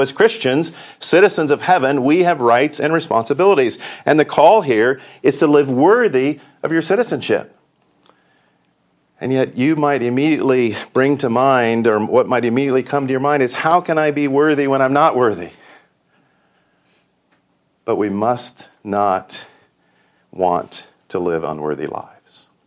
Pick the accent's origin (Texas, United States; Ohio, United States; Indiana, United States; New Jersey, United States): Indiana, United States; Indianapolis; I grew up in Indianapolis, the city of Indians.